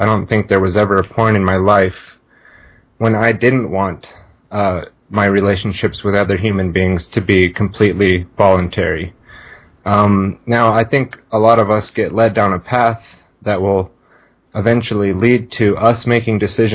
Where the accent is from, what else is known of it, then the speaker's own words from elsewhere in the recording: Farmington, Utah, United States; I'm from Utah. I was born and raised in Farmington, Utah, in the LDS church. I went to public schools.